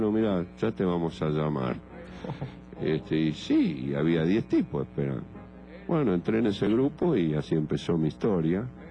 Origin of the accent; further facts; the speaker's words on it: Buenos Aires, Argentina; soy muy porteño, muy yeca, muy gotán y todo eso, ¿viste? El lenguaje, mi manera de hablar